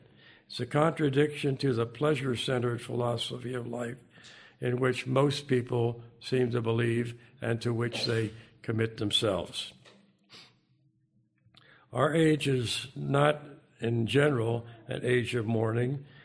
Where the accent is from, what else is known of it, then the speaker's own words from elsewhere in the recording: Philadelphia, Pennsylvania, United States; I remember not long ago, up in my hometown of Philadelphia